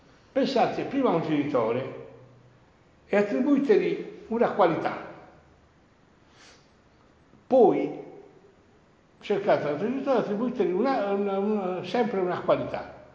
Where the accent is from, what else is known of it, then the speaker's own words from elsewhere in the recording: Sassari, Sardinia, Italy; la mia famiglia non era certo sarda, però mi ritengo sassarese in tutto, ci sono nato e ho vissuto i primi anni della mia vita